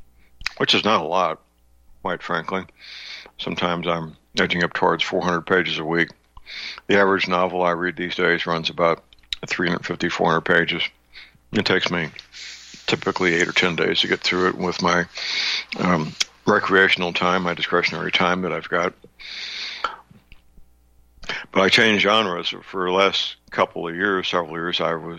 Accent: St. Louis, Missouri, United States; Ferguson is, is my basically part of my hometown, St. Louis.

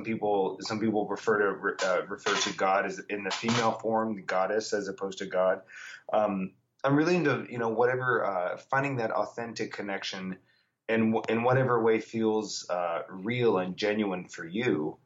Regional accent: Kentucky, United States; the way I was raised, you know, 30, 40 years ago, growing up in Kentucky, in a very different time, in a very different place.

